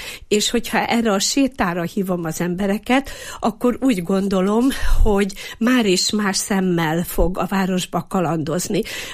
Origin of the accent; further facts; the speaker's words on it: Eger, Heves, Hungary; És akkor onnan már válogatunk mint egriek a templomba